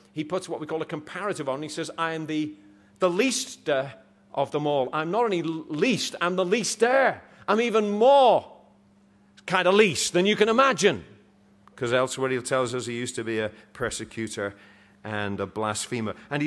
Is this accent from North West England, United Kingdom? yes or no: yes; Liverpool, North West England, United Kingdom; As you know, I come from Liverpool